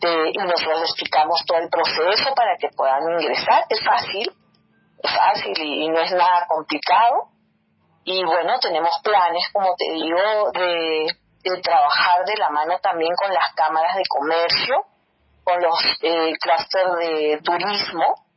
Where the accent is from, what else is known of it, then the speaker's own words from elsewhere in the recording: Colombia; una emoción de poder postular a mi tierra, a Colombia